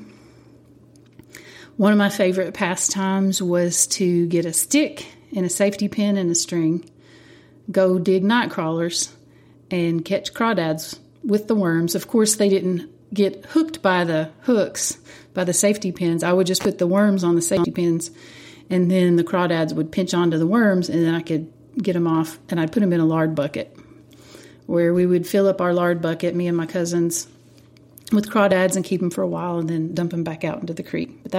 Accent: Kentucky, United States; At least that's how I was taught to think growing up in Eastern Kentucky.

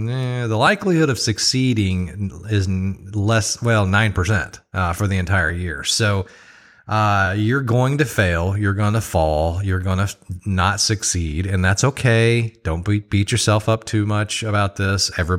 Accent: Oklahoma, United States; I'm in Oklahoma right now. This is my home state.

